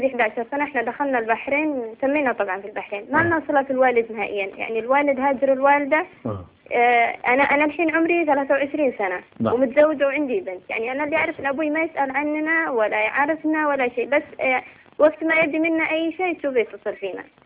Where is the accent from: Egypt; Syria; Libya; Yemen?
Yemen; now in Bahrain; عشنا في اليمن يعني المدة طويلة يعني عمرنا كله في اليمن